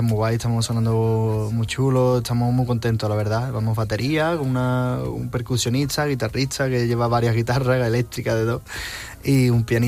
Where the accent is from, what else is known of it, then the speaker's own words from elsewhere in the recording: Sanlúcar de Barrameda, Andalusia, Spain; por ejemplo, Sanlúcar de Barrameda, que es de donde yo vengo